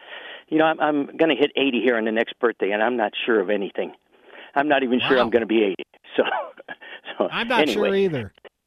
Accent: Midwest, United States; now in Reno, United States; I can't tell you. But somewhere in the Midwest. Well, you could tell by the accent where I'm from.

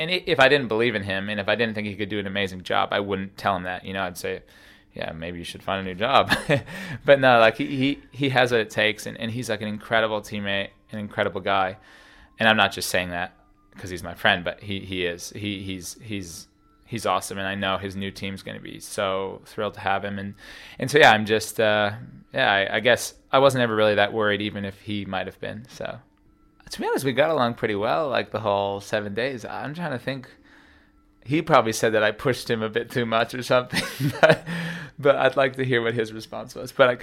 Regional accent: Traverse City, Michigan, United States; I'm from Traverse City, Michigan, and I'm the better half of the no-go tour.

